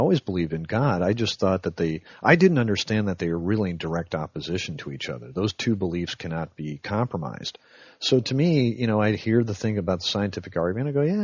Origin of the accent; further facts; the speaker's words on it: New York, United States; You know, growing up in New York, you get a lot of snow